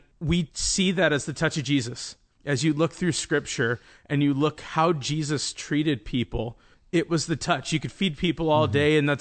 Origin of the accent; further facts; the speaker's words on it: Omaha, Nebraska, United States; I grew up in Omaha, Nebraska, on the very poor side of Omaha.